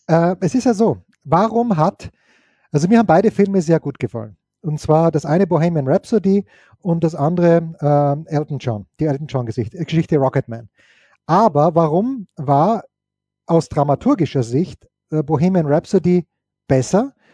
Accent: Styria, Austria; Ja, ich bin Steirer und die schönen Ecken in Niederösterreich, ich habe sie noch nicht gefunden.

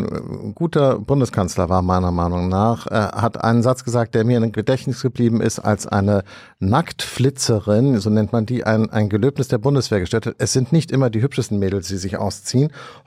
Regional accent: Hamburg, Germany; Ich meine, ich komme aus Hamburg, wir sind es gewöhnt, bei uns zu bleiben.

